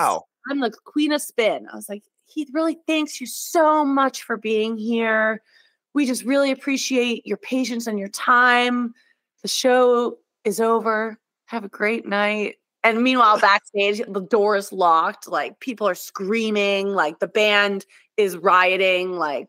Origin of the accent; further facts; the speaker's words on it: Massachusetts, United States; Horrible seats at the, I think it was at the TD Garden. I was from Massachusetts.